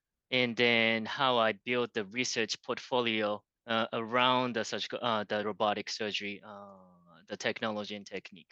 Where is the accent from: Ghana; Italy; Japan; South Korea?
Japan; Tokyo; English is a second language; now in Houston, United States; I am originally from Tokyo, Japan.